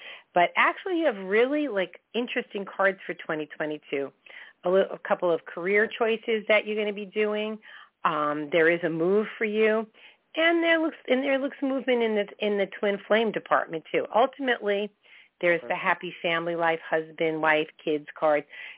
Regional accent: Merrick, New York, United States; Now, I grew up in Merrick, the numbers were never in order

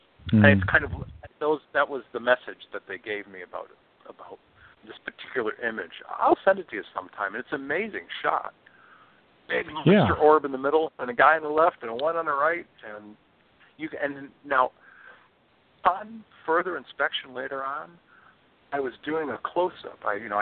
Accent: Northeast, United States; I was raised in the Northeast, but in the summer of 69, Dad shut down his business, if you will.

